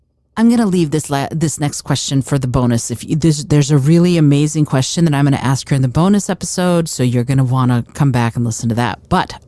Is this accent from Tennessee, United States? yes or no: no; Michigan, United States; The Midwest is a language all its own, for sure. I grew up in Michigan.